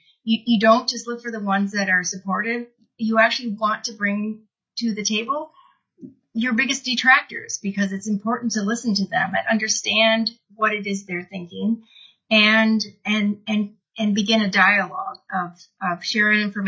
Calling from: Minneapolis, Minnesota, United States; I am calling from Minneapolis, Minnesota.

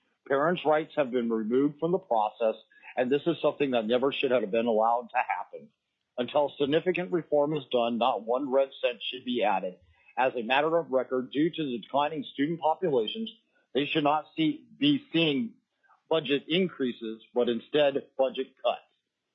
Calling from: Big Lake, Alaska, United States; I'm calling from Big Lake, Alaska, and I represent myself, my children, and about 5,000 Alaskans that listen to what I have to say.

